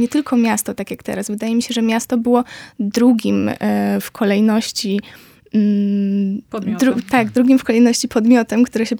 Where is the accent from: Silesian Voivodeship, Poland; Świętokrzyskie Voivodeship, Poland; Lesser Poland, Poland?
Lesser Poland, Poland; Kraków; jako rodowita krakowianka utożsamiam się z tym, co napisałam dużo wcześniej